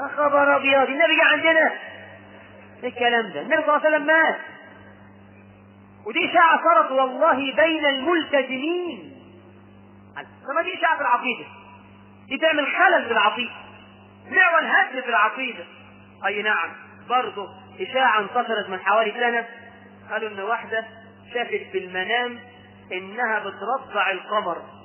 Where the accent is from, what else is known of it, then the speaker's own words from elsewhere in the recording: Egypt; احنا عندنا في مصر